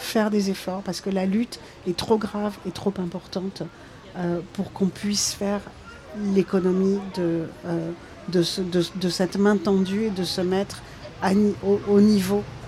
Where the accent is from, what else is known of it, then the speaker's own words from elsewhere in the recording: Paris, Île-de-France, France; Je suis une femme, je suis parisienne, je suis végane.